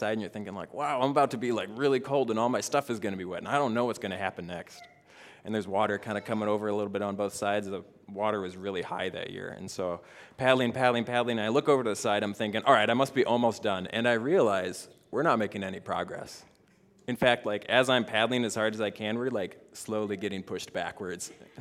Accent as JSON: {"language": "English", "region": "Wisconsin", "country": "United States", "tie": "born or raised there", "said": "I was raised in Wisconsin."}